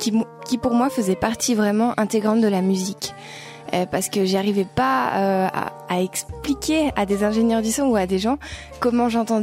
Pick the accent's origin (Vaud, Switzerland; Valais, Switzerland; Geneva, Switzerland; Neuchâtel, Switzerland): Valais, Switzerland; Monthey; also born or lived in England / Zurich; Donc, oui, je viens du Valais, de Monté, plus précisément.